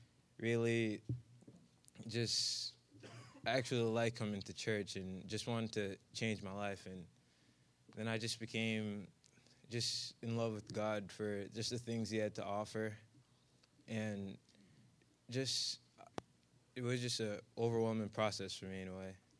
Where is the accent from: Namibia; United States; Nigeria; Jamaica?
Jamaica; moved away; I moved here from Jamaica, let's say, around 2 years ago.